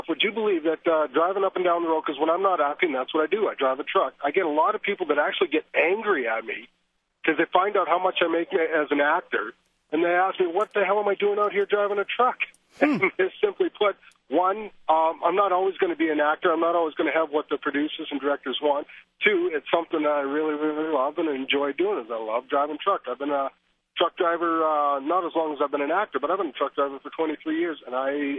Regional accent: Calgary, Alberta, Canada; now in Idaho, United States; Well, actually, I'm down in southern Idaho right now, but I'm from Calgary, Alberta.

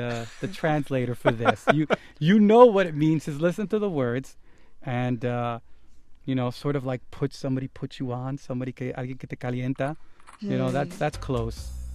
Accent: Villa Juana, Distrito Nacional, Dominican Republic; I came out of a barrio. I am from Villajuana, you know.

